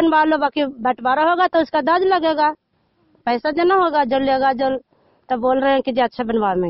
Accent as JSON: {"language": "Hindi", "town": "Narayanpur", "country": "India", "tie": "born or raised there", "said": "मेरा गांव नारायणपुर, पंचायत नारायणपुर।"}